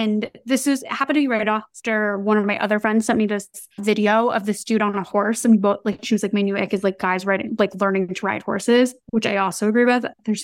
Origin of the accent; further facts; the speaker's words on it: New York, United States; But I also, like as a New Yorker, I will walk anywhere.